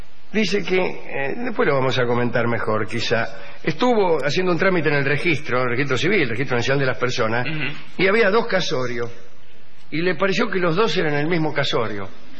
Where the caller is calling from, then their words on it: Montevideo, Uruguay; soy de Montevideo, tengo 20 años.